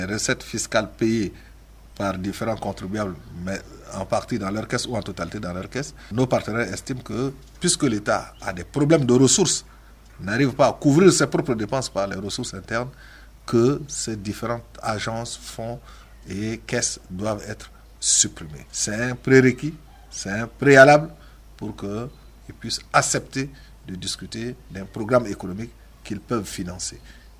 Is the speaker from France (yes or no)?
no; Central African Republic; en tant que centrafricain